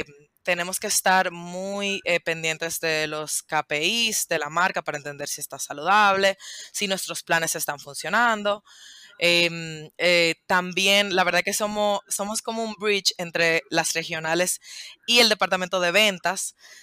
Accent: Dominican Republic; Miren, yo soy dominicana, estudié administración de empresas.

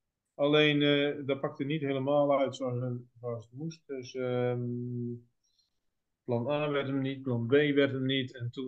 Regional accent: Netherlands; Ik kom oorspronkelijk uit het Zuidwesten. En heb dan ook in België gestudeerd. Ook nog wel in België gewerkt daarna. Een jaartje.

